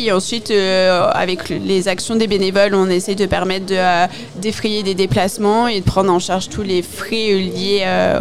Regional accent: France; on est français quand même.

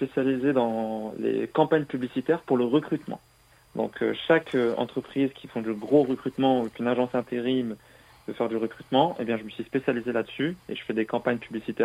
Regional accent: Lille, Hauts-de-France, France; now in Marseille, France; j'ai grandi à Lille, dans le nord de la France. Et entre deux, j'ai voulu changer de ville. J'arrive à Marseille

